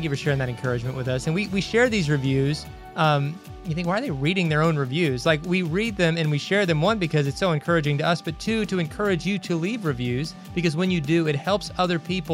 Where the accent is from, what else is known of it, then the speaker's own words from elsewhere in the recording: Kentucky, United States; You know, we've lived away from home. We grew up in Kentucky. All of our family, both sides for the most part, are still in Kentucky.